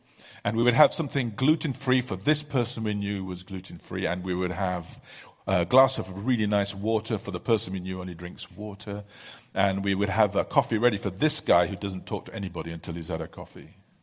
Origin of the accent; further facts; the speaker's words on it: Bangladesh; I saw this when I grew up in Bangladesh